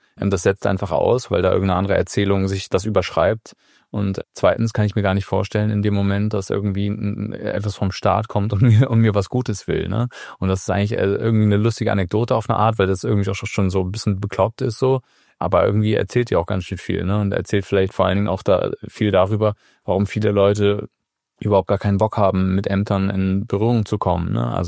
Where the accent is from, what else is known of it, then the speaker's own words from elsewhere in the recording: Hamburg, Germany; Also ich komme aus Hamburg. Hamburg-Altona ist ein Stadtteil, der sehr zentral liegt, der vielleicht ganz bisschen so Ähnlichkeiten hat zu Kreuzberg irgendwie in Berlin. Also hohen Migrationsanteil, hohe SGB-II-Quote.